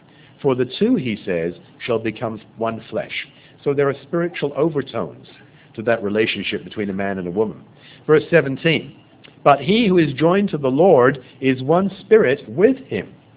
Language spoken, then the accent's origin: English; London, United Kingdom; I'm from London, England, and I like to go back and visit family once a year.